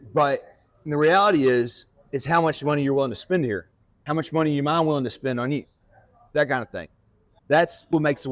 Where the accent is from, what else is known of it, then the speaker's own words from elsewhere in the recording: Jackson, Tennessee, United States; I grew up in Jackson, Tennessee, predominantly a white and black society. Not many Hispanics at all, even though I'm half Puerto Rican, I don't speak Spanish.